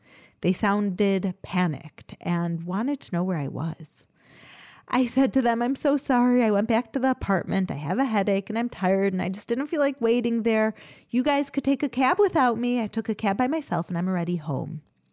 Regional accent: Chicago, Illinois, United States; I also found out that a friend who I grew up with in Chicago and who was also there in seminary for the year had been shot in the attack.

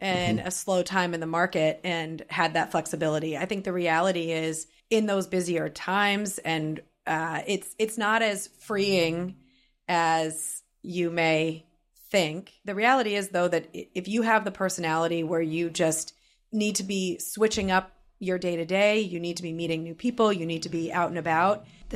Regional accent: Mansfield, United States; also born or lived in Florida; I grew up in Mansfield starting in middle school. We moved up here from Florida. So I'm grew up in Mansfield during college

